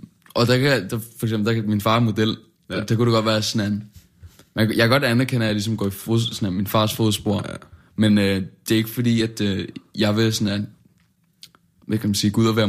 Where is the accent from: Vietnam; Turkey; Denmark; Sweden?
Denmark; Copenhagen, Capital Region of Denmark; born there; Jeg blev født her i Danmark på Rigshospitalet.